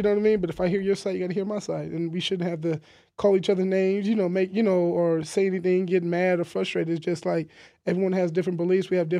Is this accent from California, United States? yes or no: yes; Victorville, California, United States; I came from California, Victorville, you know, small city. I mean, it's getting bigger now, but, you know, like, very poor city in a sense, you know.